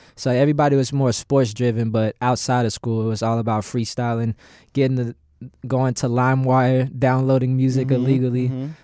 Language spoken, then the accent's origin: English; Dallas, Texas, United States; the legend from Dallas, Texas. Yeah. Let's start there. I'm from Dallas, born and raised. I spent the first half of my life in Pleasant Grove and the second half in Rowlett, Texas